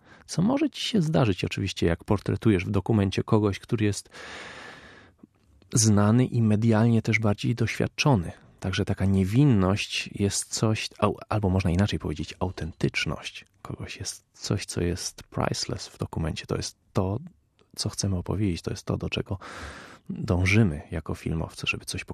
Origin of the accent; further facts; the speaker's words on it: England, United Kingdom; also born or lived in Germany; ja wychowałem się w domu polskim tak naprawdę. Oczywiście w zagranicy w większości czasu. Najpierw w Anglii, później w Niemczech